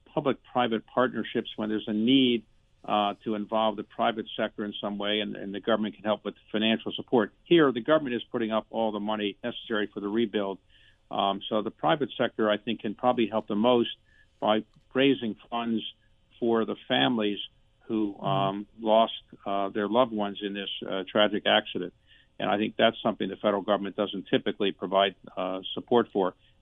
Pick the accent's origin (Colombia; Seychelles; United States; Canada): United States; Baltimore, Maryland; It wasn't actually built when I was growing up in Baltimore.